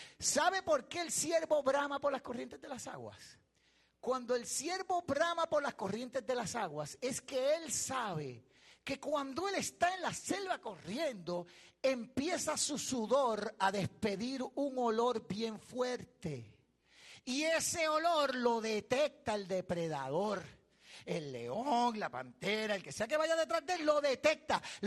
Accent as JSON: {"language": "Spanish", "country": "Puerto Rico", "said": "Soy puertorriqueño."}